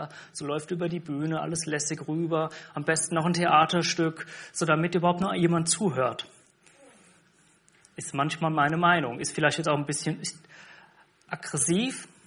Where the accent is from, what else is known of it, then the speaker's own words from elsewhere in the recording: Ahlbach, Hesse, Germany; gab es samstagsabends einen Gottesdienst und sonntagsmorgens bei uns in Ahlbach